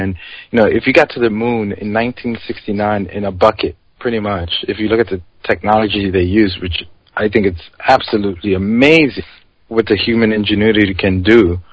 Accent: New York City, New York, United States; And growing up in New York City, and I give lots of thanks to this because it really opened my eyes to many different things.

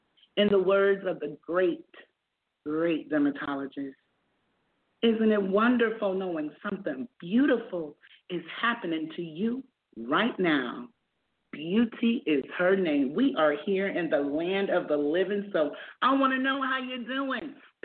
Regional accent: South Carolina, United States; Well, I am in the so-called Middle East. I call it Northeast Africa. I am from South Carolina

